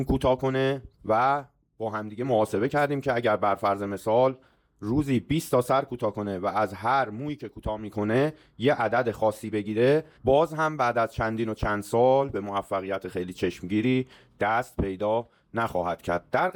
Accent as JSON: {"language": "Persian", "town": "Tehran", "region": "Tehran Province", "country": "Iran", "tie": "born or raised there", "said": "در چه خانواده‌ای به دنیا اومدم، بچه جنوب شهر تهران بودم و وضع مالی خوبی نداشتیم،"}